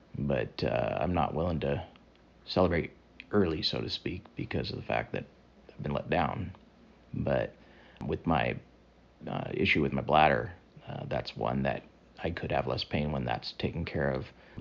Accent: Alaska, United States; born or raised there

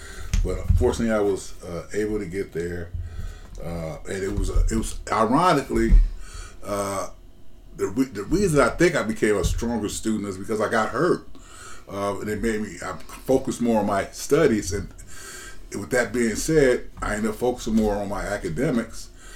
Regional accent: Los Angeles, California, United States; And just based on the neighborhood that I grew up in, I grew up in South Central LA.

